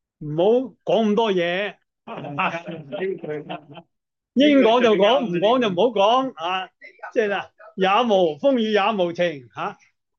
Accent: Hong Kong; 即系好似我哋香港人所话，睇 起开啲啦

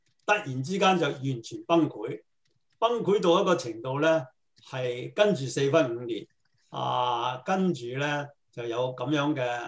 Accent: Hong Kong; 我喺香港長大咧

